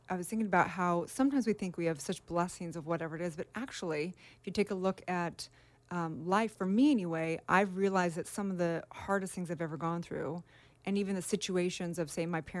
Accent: Santa Barbara, California, United States; growing up in Santa Barbara, it was like the programming was so deep.

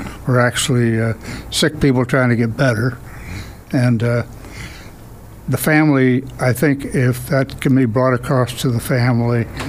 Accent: Covina, California, United States; now in Laguna Beach, United States; For 40 years. I grew up in San Gabriel Valley, Covina.

